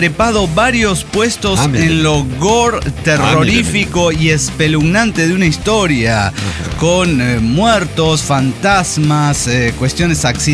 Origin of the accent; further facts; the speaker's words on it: Cuba; moved away; yo salí de Cuba